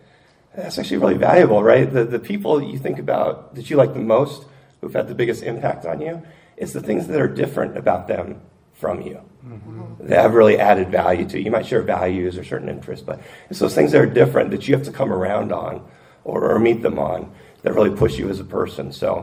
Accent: Longmont, Colorado, United States; my growing up in Longmont, actually, it was kind of Friday Night Lights-like, right?

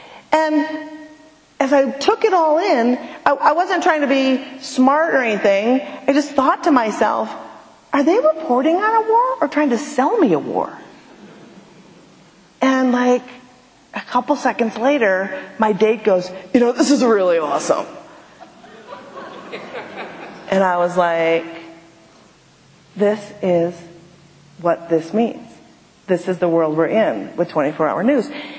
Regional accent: Minnesota, United States; I'm from Minnesota, I hate myself for having bad thoughts.

